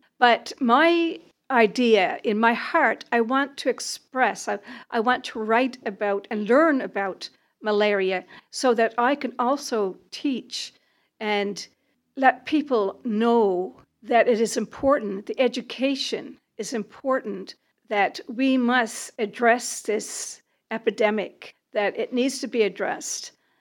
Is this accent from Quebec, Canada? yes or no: no; Newfoundland and Labrador, Canada; now in Nova Scotia, Canada; Originally, I am from Newfoundland, and I have been living in Nova Scotia now for many years